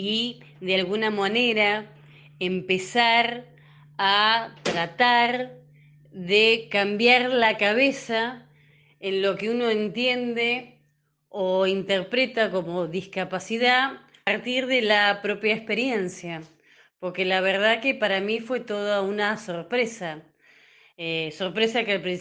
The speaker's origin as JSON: {"language": "Spanish", "town": "Tandil", "region": "Buenos Aires Province", "country": "Argentina", "said": "yo soy de Tandil, soy abogada"}